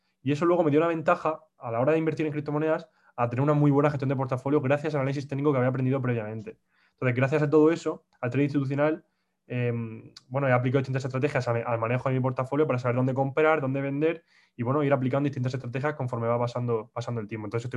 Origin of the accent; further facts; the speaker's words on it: Murcia, Region of Murcia, Spain; now in Madrid, Spain; yo soy un chico de Murcia que vive actualmente en Madrid